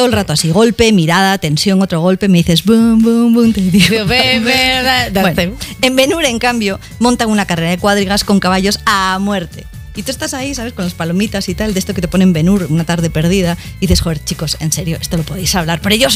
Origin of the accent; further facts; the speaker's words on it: Basque Country, Spain; yo vengo del País Vasco encima de un colegio femenino